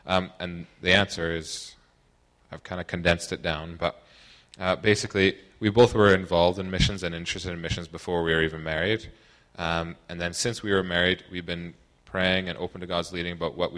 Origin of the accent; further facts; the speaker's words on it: Youngstown, Alberta, Canada; I grew up, same place Carl grew up, in Youngstown, Alberta. It's on a farm just south of a little village called Youngstown. It's about 200 people, maybe, if you include all the farmers and all the dogs.